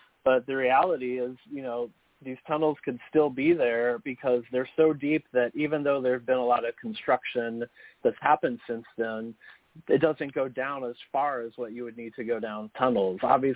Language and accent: English; Kansas, United States; now in Los Angeles, United States; some of the listeners here know I live in L.A. and I've been here for over 20 years, but I grew up in Kansas.